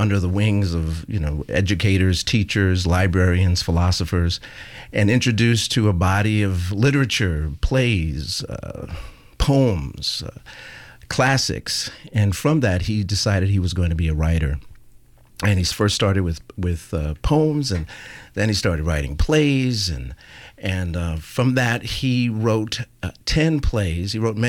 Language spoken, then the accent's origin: English; New York City, New York, United States; So I grew up in New York City, and I used to hear winos on the street